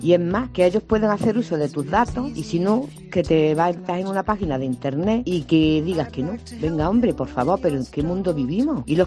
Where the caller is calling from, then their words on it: Granada, Andalusia, Spain; de Granada.